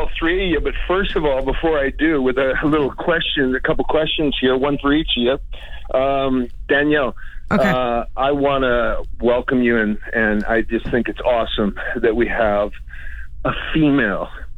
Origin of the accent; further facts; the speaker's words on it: Regina, Saskatchewan, Canada; 46 years. I'm from Regina, born and raised.